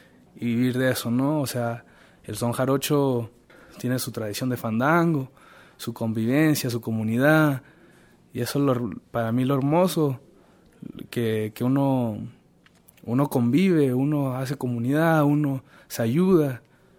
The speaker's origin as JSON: {"language": "Spanish", "country": "Chile", "moved": "yes", "lives_now": "Oakland, United States", "said": "soy mapuche chileno, nacido en Chile, que emigré a Estados Unidos ya hace más de 10 años. Estoy en California, ahora en Oakland, el este de Oakland."}